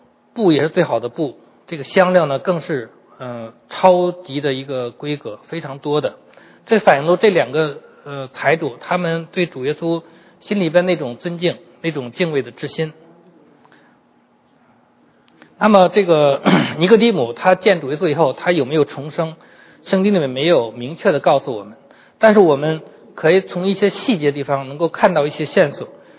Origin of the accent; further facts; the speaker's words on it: China; 那我们中国人的埋葬呢，就是人死了以后，一般第三天下葬